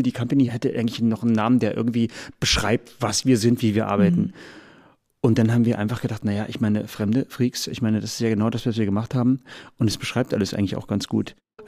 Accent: Schönebeck, Saxony-Anhalt, Germany; Aus Schönebeck an der Elbe, südlich von Magdeburg.

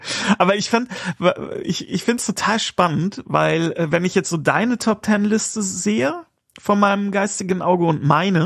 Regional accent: Germany; sag ich als Deutscher.

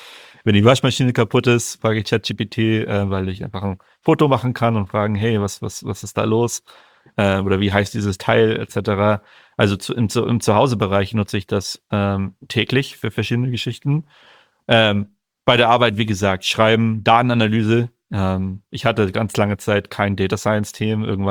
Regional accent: Northern Germany, Germany; born or raised there; also born or lived in Munich

